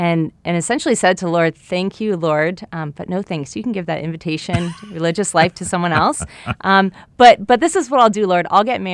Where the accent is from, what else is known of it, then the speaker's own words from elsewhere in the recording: Cleveland, Ohio, United States; I grew up in Cleveland, Ohio, and really integral to my own discernment was a youth group I was involved in high school.